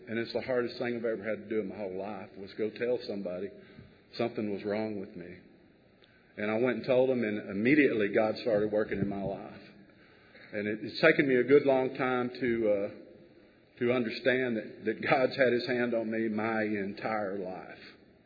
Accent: Levelland, Texas, United States; I grew up out in West Texas, Northwest Texas, and in a little town called Leveland, and it was a great place to sit on the front porch and watch your dog run away from home.

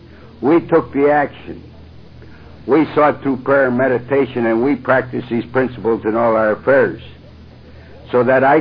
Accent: Citrus Heights, California, United States; from Citrus Heights.

